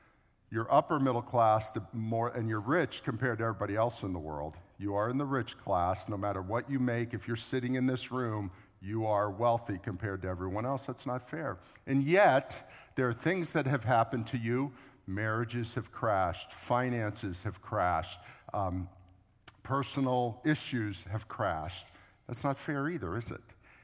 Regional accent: Boca Raton, Florida, United States; It was unfair that I grew up in Boca Raton.

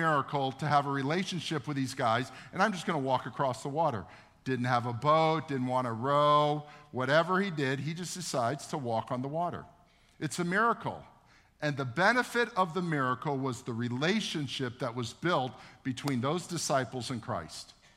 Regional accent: United States; I go, no, I'm an American.

